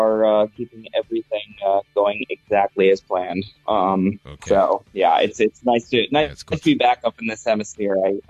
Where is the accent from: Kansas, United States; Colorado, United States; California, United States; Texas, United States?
California, United States; Los Angeles; You know, I come from Los Angeles, California.